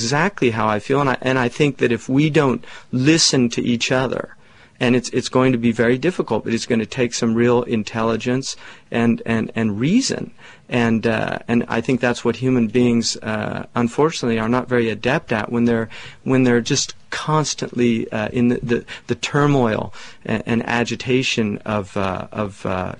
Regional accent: California, United States; I grew up in California. I was raised by a woman who was very active.

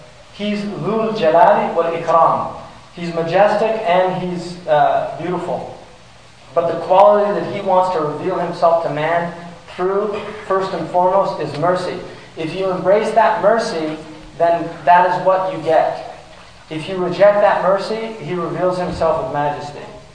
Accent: California, United States; I used to swim I love swimming. I grew up in California.

